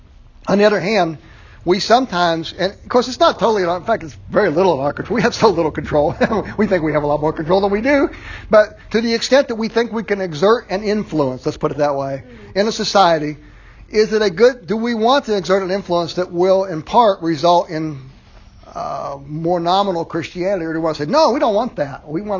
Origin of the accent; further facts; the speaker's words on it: Phoenix, Arizona, United States; now in Arkansas, United States; we came from the West, Sandy and I. We grew up in Phoenix. And there was a very pronounced difference. We moved to Arkansas.